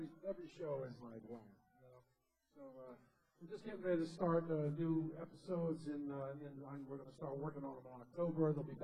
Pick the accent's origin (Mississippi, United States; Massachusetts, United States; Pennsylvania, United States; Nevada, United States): Pennsylvania, United States; Philadelphia; we are from Philadelphia. We grew up in Philadelphia.